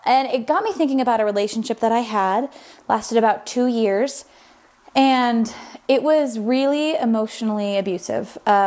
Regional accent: Sacramento, California, United States; I'm from Sacramento and I am obsessed with your podcast.

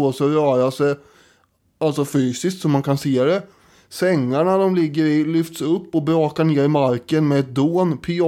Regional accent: Ringarum, Östergötland, Sweden; det finns en på den väg där jag växte upp i Ringarum.

